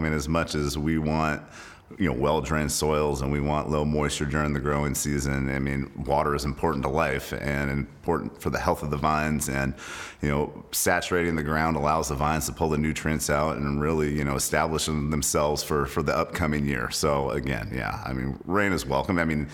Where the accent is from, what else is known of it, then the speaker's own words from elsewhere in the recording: Yountville, California, United States; And so, yeah, growing up in Yountville in the 80s and 90s, it's a small town. It's, you know, less than 2 miles long and less than a mile wide, and there were plenty of kids and neighborhoods and families.